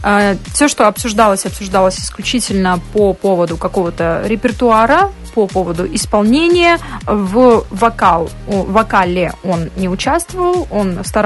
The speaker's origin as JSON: {"language": "Russian", "town": "Gomel", "region": "Gomel Region", "country": "Belarus", "said": "так как я из Гомеля, мне приходилось ездить туда-сюда"}